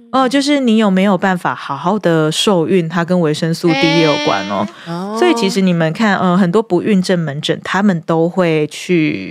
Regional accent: Pingtung County, Taiwan; now in Taipei, Taiwan; 大家知道我是屏东人，我刚从屏东到台北的时候，我非常惊讶，

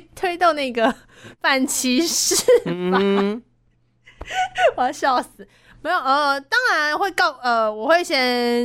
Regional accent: Miaoli County, Taiwan; 像我们苗栗人，我跟我苗栗朋友就会一直说欸，我们苗栗国人要团结

